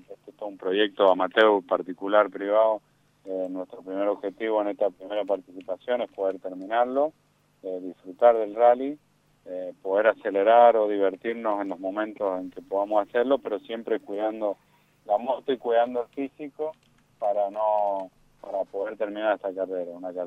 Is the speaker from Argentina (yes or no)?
yes; Rivadavia, Mendoza, Argentina; toda la gente acá de la zona este, yo soy de Rivadavia